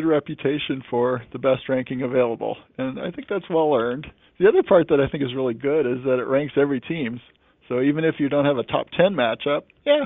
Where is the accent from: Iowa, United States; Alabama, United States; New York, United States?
Iowa, United States; Again, I grew up in Iowa. I played high school football for a few years.